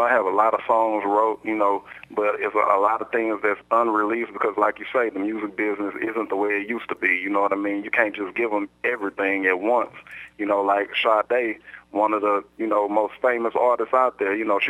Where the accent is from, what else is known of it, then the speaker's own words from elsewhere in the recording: Houston, Texas, United States; Born and raised in Houston, Third Ward, Texas, southwest side of Houston, you know what I mean? Original born and raised South Sider.